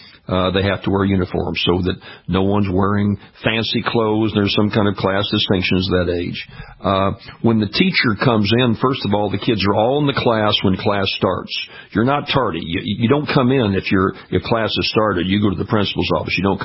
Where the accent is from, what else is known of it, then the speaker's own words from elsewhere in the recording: Baton Rouge, Louisiana, United States; I wish that strictness were in my hometown of Baton Rouge, Louisiana, and in school systems across the state.